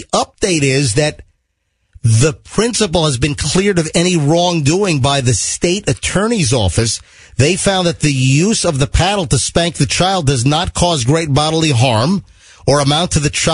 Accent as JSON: {"language": "English", "town": "Virginia Beach", "region": "Virginia", "country": "United States", "tie": "born or raised there", "also_born_or_lived": "Nanuet, New York", "said": "So I was in Nanuet, New York, from kindergarten through the middle of fifth grade, and then we moved to Virginia Beach, and then I went to, you know, Virginia Beach schools."}